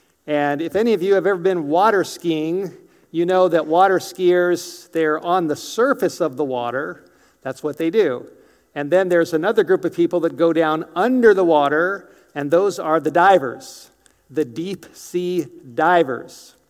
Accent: the South, United States; now in North Idaho, United States; The state that I grew up in, I don't claim anymore. Now I claim North Idaho. I grew up in a southern state.

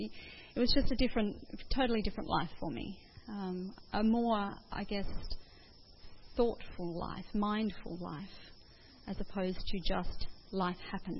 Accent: Brisbane, Queensland, Australia; I grew up in Brisbane. I went to college at Avondale, which is semi-rural at that time, and then I was a teacher in Goulburn, which is another small town.

